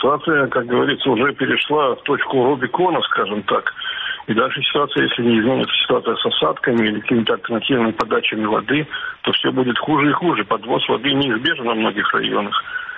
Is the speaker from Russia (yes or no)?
no; Simferopol, Crimea, Ukraine; я как бы вырос в Симферополе. Я помню, какой это был зеленый, цветущий город.